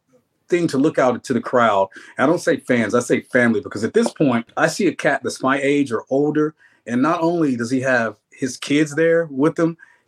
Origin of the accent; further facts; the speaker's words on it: Nashville, Tennessee, United States; born there; I was born in Nashville, Tennessee, and all you guys that are coming down here acting like you're country stars